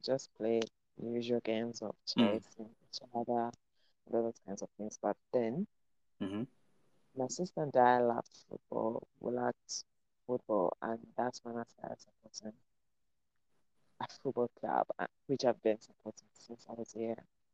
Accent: Uganda; But what I would say about my childhood here

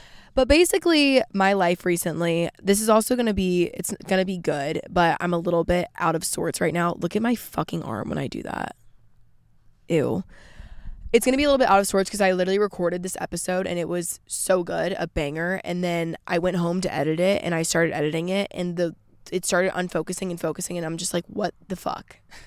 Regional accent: Georgia, United States; I'm back in my hometown in Georgia. I've been up here for like 3 weeks now.

